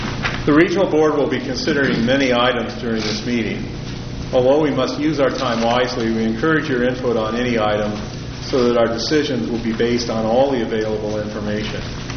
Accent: Bishop, California, United States; I'm from Bishop, and I'm the chairman.

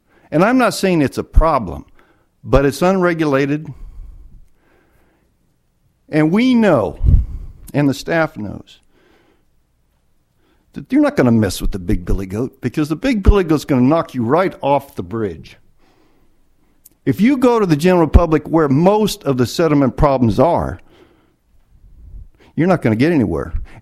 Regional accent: California, United States; I'm from Mendocino County, Comanche. I have a tree farm there.

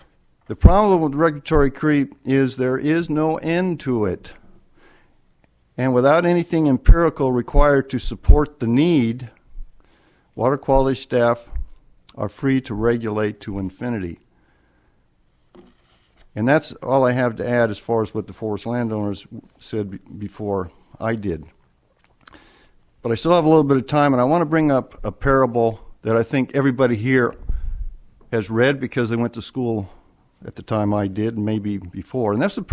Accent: California, United States; I'm from Mendocino County, Comanche. I have a tree farm there.

